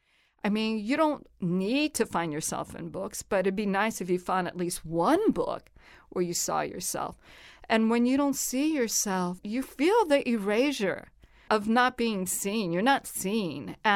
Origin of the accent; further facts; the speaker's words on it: Chicago, Illinois, United States; Oh, yeah. I grew up in Humble Park, and that was a Puerto Rican community.